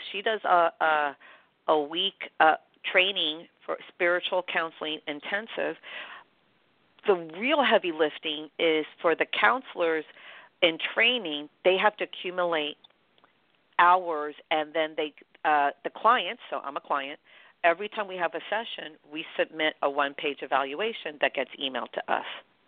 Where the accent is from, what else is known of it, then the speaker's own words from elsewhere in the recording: New York, United States; So I know, you know, I'm a New Yorker. I always work out a deal.